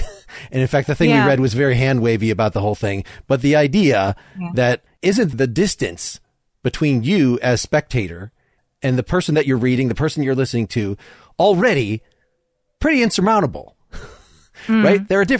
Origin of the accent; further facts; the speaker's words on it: the South, United States; I'm from the South, and I don't see enough Southerners.